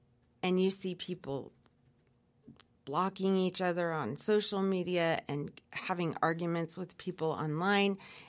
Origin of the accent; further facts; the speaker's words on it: Los Angeles, California, United States; also born or lived in Oakland; I grew up in Los Angeles and Oakland.